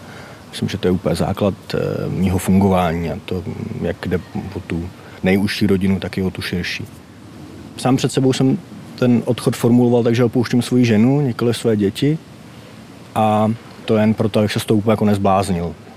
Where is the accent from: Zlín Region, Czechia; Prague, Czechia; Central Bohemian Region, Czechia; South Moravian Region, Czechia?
Prague, Czechia; jsem z Prahy a neprocházím úplně jednoduchým obdobím svého života